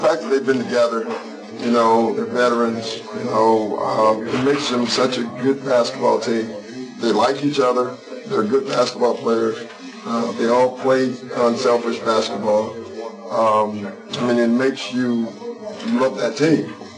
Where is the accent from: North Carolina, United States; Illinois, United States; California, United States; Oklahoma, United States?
Illinois, United States; Chicago; I'm from Chicago. I grew up in Chicago.